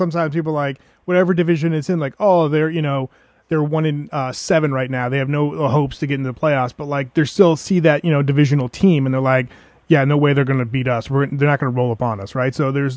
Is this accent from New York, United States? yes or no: yes; Buffalo, New York, United States; And, you know, again, growing up in Buffalo, like, big fan, my mom, my dad, my sisters, we all watch, you know, games and all that stuff.